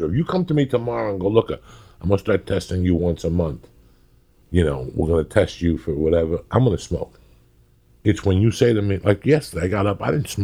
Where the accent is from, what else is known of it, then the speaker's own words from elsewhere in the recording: Cuba; See, I'm Cuban. And being Cuban is almost as bad as being fucking Irish.